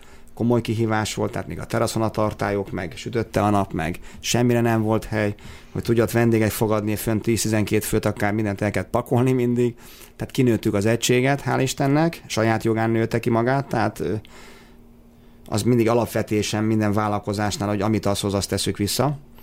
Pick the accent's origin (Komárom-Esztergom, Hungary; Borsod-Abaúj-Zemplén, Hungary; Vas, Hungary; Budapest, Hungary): Komárom-Esztergom, Hungary; Tata; Tehát én tényleg elfogult tatai vagyok, büszke tatai vagyok